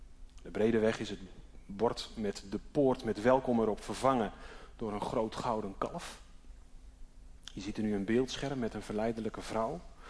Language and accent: Dutch; Drachten, Friesland, Netherlands; born there; ik ben geboren in Drachten.